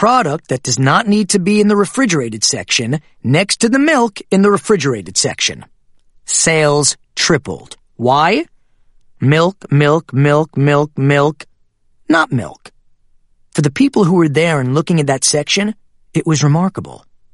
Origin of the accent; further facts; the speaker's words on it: Motetema, Limpopo, South Africa; I grew up in Limpopo, in a little town called Motetema. Water and electricity supply are as unpredictable as the weather